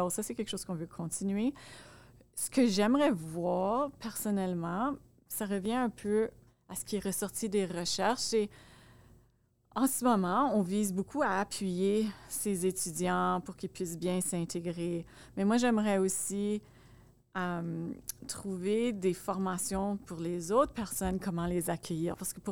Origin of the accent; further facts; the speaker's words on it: Montreal, Quebec, Canada; born there; also born or lived in Nova Scotia; je suis née à Montréal, mais j'ai terminé mon secondaire en Nouvelle-Écosse